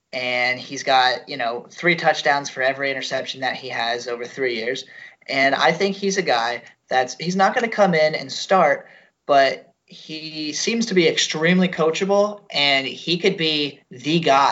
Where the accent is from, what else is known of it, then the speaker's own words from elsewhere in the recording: Philadelphia, Pennsylvania, United States; So since we're from the Philly area, why the hell wouldn't we go in and talk Eagles for a little bit?